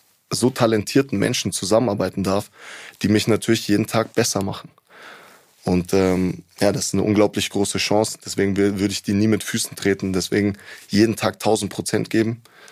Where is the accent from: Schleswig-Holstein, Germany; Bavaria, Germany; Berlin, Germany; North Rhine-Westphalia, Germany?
Bavaria, Germany; Munich; München, weil München mein Heimatort ist. Und wenn mich jemand nach meiner Heimat fragt, dann würde ich immer sagen München. Hier fühle ich mich zu Hause.